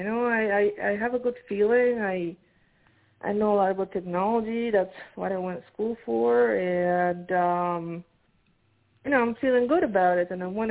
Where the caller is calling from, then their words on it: New Jersey, United States; I'm calling from New Jersey.